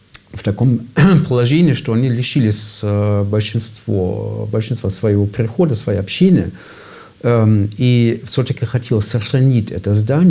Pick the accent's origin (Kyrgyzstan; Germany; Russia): Germany; Hamburg; Russian is a second language; вот в моем родном городе Гамбург, в Альтоне